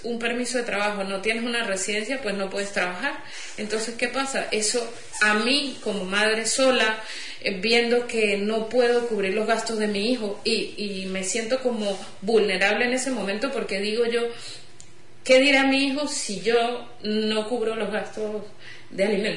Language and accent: Spanish; Venezuela; moved away; Yo tuve que salir de Venezuela, que es mi país de origen